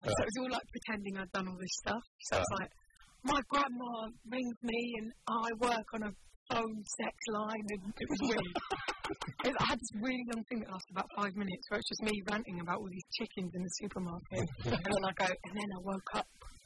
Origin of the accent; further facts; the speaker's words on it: London, United Kingdom; because I grew up in South East London, so I just did all these really pointless, obscure references to South East London and how rubbish it was.